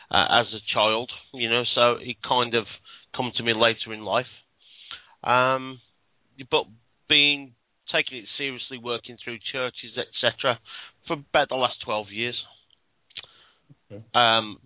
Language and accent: English; Birmingham, West Midlands, United Kingdom; I am from the West Midlands in the UK, the Birmingham area.